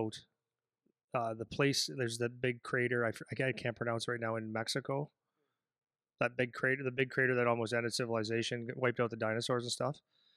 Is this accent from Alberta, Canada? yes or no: no; Sudbury, Ontario, Canada; Because I'm from Sudbury, Ontario.